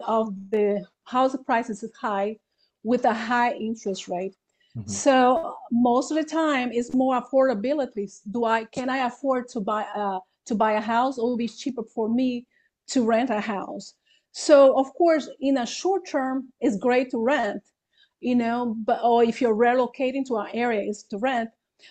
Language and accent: English; Brazil; English is a second language; now in United States; I'm originally from Brazil, so that's why I have my accent.